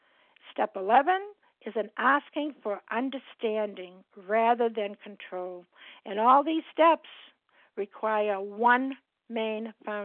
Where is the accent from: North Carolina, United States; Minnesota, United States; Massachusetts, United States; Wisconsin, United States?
Massachusetts, United States; Boston; I'm from Massachusetts and in Boston.